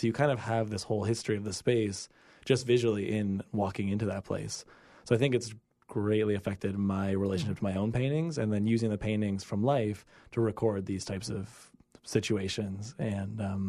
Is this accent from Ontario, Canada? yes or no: yes; Toronto, Ontario, Canada; now in New York, United States; I grew up in Toronto. Now I live in New York.